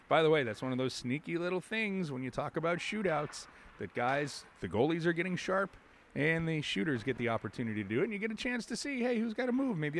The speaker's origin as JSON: {"language": "English", "region": "New York", "country": "United States", "tie": "born or raised there", "said": "Well, remember, I grew up in Western New York, and this is the coldest spot I've ever been in my life."}